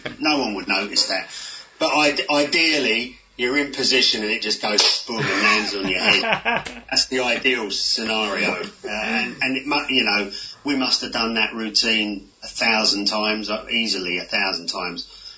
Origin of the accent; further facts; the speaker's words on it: Tottenham, London, United Kingdom; moved away as an adult; now in Norfolk, United Kingdom; When I was at the university here in East Anglia, I came up from Tottenham when I was 18.